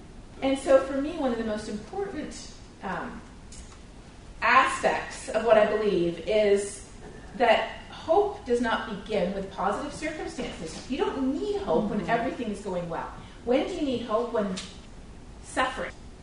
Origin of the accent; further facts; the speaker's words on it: Canada; and I'm Canadian myself.